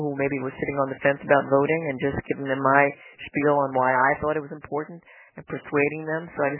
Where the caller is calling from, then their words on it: Philadelphia, Pennsylvania, United States; I'm calling from Philly.